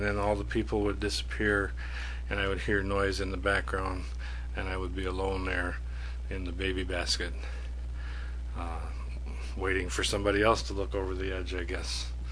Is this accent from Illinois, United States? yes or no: yes; Ottawa, Illinois, United States; I was born in Ottawa, Illinois, near Earlville, where I was raised for the first 18 years of my life. My dad was a farmer